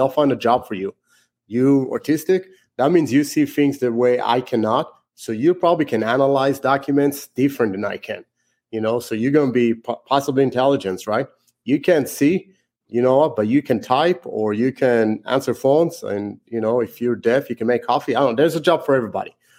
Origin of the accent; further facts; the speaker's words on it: Israel; English is a second language; moved away as an adult; So born and raised in Israel, which is why I speak funny.